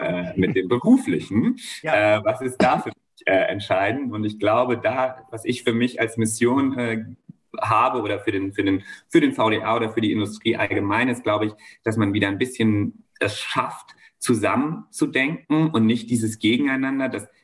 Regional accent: Rhineland-Palatinate, Germany; fahre einmal in den Westerwald, in meine Heimat, um mit meiner kleinen Schwester zu feiern.

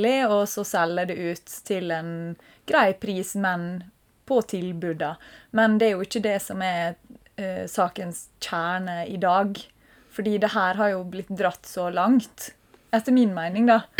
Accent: Hellesylt, Møre og Romsdal, Norway; som er da nabobygda fra der jeg er fra.

